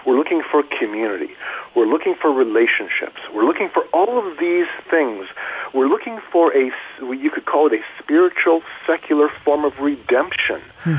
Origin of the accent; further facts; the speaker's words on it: Canada; I'm like, hi, I'm from Canada.